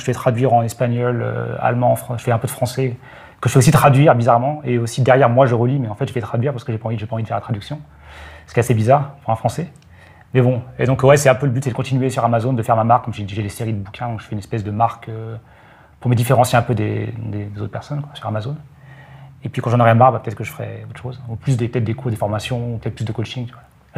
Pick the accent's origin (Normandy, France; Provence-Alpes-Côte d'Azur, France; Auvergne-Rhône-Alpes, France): Normandy, France; Caen; now in Tallinn, Estonia; alors moi, de Caen, en fait, en général, je vais prendre un bus qui va direct à Charles de Gaulle.